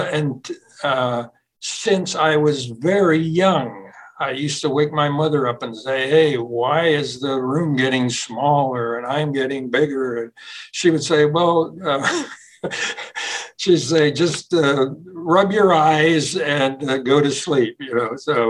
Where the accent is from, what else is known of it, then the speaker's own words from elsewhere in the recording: Pennsylvania, United States; And my hometown was central Pennsylvania, about 200 miles away.